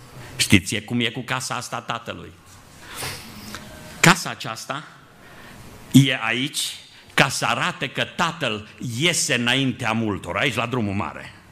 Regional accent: Transylvania, Romania; now in Timișoara, Romania; Eu am crescut undeva în Ardeal, pe Valea Someșului. Și când am avut 15 ani, a trebuit să plec de acasă. Venit la școală, am venit spre Timișoara

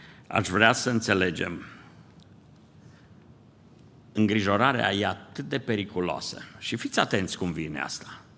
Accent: Romania; Eu am crescut lângă Some și știu cum sunt astea.

